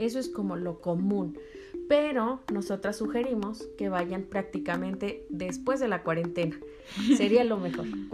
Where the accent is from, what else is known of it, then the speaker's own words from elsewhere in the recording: Veracruz, Mexico; now in Mexico City, Mexico; Me presento, yo soy de Veracruz. Mi familia radica toda por allá. Hace muchos años decidí venirme a vivir a Ciudad de México